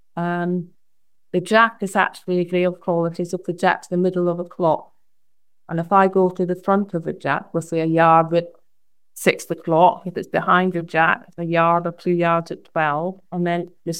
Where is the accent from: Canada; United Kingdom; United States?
United Kingdom; Scotland; born there; as you can tell by my accent, I was actually born in Scotland.